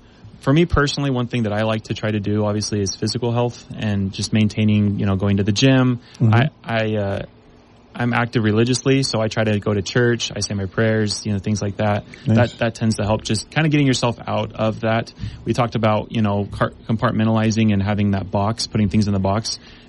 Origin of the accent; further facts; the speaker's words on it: Mesquite, Nevada, United States; now in Washington, United States; So I grew up actually in Mesquite, just down the road.